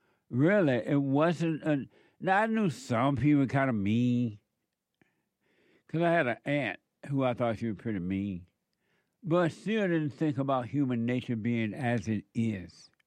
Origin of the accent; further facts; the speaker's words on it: Alabama, United States; I did not know growing up in Alabama, oh, fun, on the plantation, it was amazing.